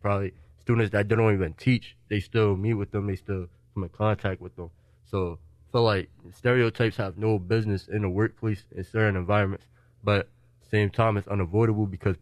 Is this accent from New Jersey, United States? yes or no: yes; Newark, New Jersey, United States; I dealt with some of the similar stereotypes. I'm from Newark. So it's kind of like the same reputation and it's more up north.